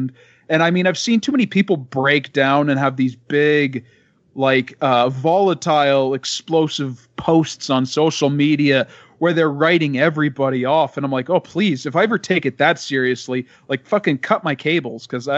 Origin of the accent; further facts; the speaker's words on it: Canada; because I'm from Canada, obviously.